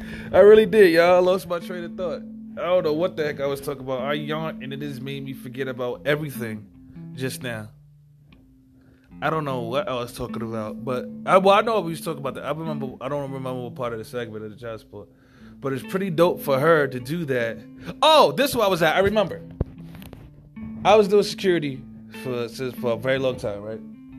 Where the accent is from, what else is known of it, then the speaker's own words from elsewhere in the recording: New York, United States; Where I'm from New York City.